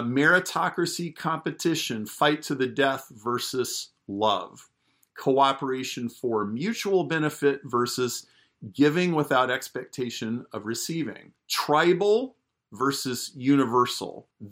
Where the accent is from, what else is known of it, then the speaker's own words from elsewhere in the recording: Chicago, Illinois, United States; I'm from Chicago.